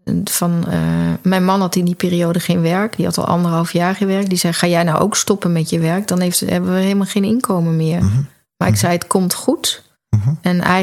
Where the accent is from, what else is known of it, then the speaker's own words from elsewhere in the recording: Breda, North Brabant, Netherlands; Maar ik ben geboren en getogen in Breda.